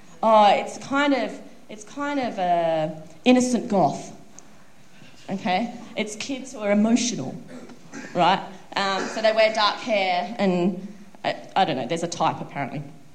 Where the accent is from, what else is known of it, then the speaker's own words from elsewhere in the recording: Brisbane, Queensland, Australia; I must say I'm from Brisbane, which is a tropical north of Australia, and Adelaide's down south.